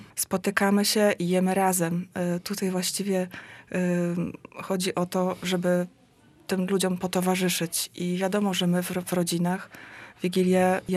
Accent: Sopot, Pomeranian Voivodeship, Poland; ponieważ sama wychowałam się w Sopocie

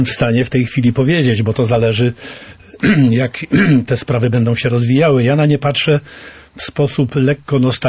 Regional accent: Bydgoszcz, Kuyavian-Pomeranian Voivodeship, Poland; a pochodzę z Bydgoszczy, gdzie w tak zwanym Brydułyściu był ośrodek turystyki rzecznej

